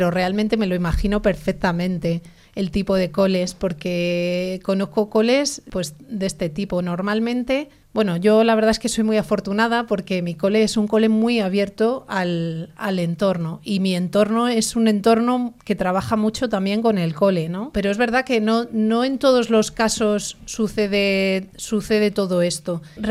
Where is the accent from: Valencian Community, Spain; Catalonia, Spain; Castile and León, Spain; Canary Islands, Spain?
Castile and León, Spain; Valladolid; porque somos de Valladolid y provincia.